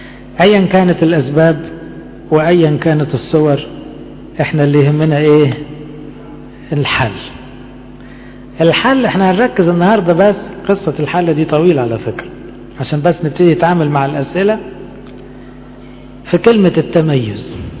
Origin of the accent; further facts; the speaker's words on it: Upper Egypt, Egypt; أنا صعيدي على فكرة